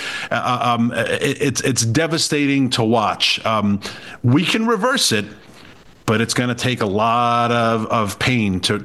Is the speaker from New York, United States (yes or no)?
yes; New York, United States; And Governor Hochul in my home state of New York does this.